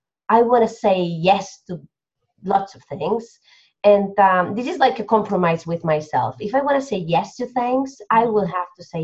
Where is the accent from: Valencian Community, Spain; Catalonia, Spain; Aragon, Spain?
Catalonia, Spain; Barcelona; from Barcelona.